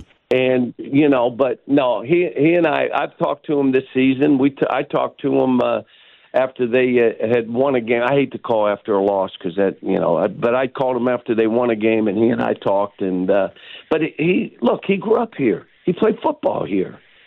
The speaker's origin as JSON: {"language": "English", "town": "Pittsburgh", "region": "Pennsylvania", "country": "United States", "tie": "born or raised there", "said": "Look, I grew up in Pittsburgh, so you know I like the Steelers."}